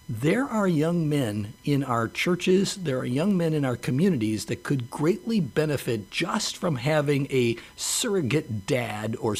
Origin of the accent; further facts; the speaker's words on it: California, United States; I'm from Southern California, and I only know of two or three.